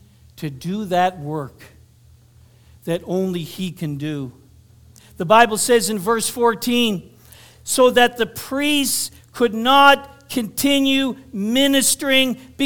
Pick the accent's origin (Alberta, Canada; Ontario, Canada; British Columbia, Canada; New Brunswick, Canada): New Brunswick, Canada; Moncton; I remember being in a service in Moncton, New Brunswick, where I grew up in the Pentecostal church. I was probably no more than 13 or 14 years of age.